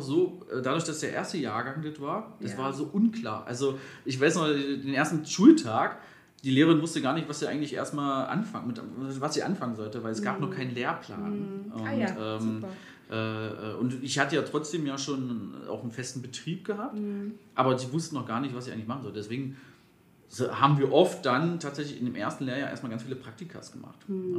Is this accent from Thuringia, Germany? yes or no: no; Magdeburg, Saxony-Anhalt, Germany; now in Berlin, Germany; Weil ich komme ja ursprünglich aus Magdeburg und der gleiche Träger hatte dann hier in Berlin auch eine Einrichtung und dann bin ich nach Berlin gegangen.